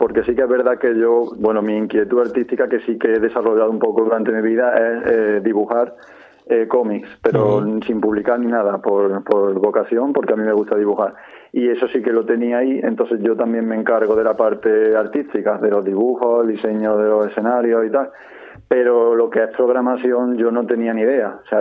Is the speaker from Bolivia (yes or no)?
no; Puente Genil, Andalusia, Spain; Puente Genil, que es de donde yo soy